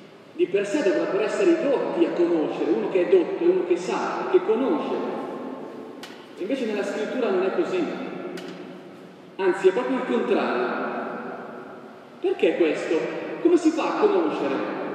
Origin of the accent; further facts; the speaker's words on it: Como, Lombardy, Italy; sono di Como